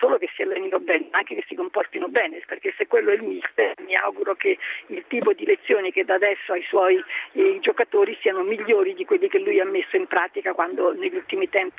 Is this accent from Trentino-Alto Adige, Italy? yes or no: no; Rome, Lazio, Italy; Allora io le dico da romana, perché questo sono